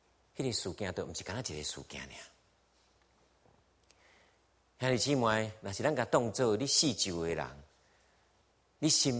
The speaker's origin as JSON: {"language": "Chinese", "country": "Taiwan", "said": "有当时我们台湾人都说一句话，说别人的孩子死不了"}